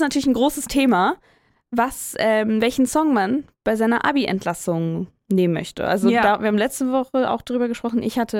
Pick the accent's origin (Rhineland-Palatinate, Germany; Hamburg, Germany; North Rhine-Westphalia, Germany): Hamburg, Germany; Und ich komme da, wo ich aufgewachsen bin in Hamburg, da ist eine Eissporthalle.